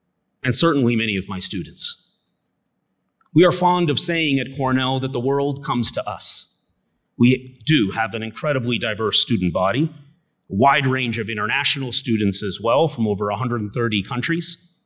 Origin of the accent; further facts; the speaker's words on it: India; now in United States; I don't need football to feel American today. I know that I'm American and that I'm Indian. And I'm very proud of both. But I will never forget that as a little brown kid with an accent trying to find his place